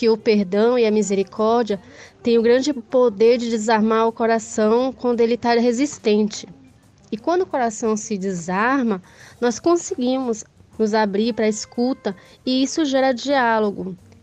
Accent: Manaus, Amazonas, Brazil; sou da cidade de Manaus, no Amazonas

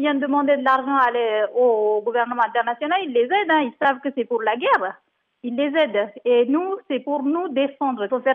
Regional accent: Jaffna, Northern Province, Sri Lanka; Nous, on a la famille au nord, nous, on est de Jaffna.

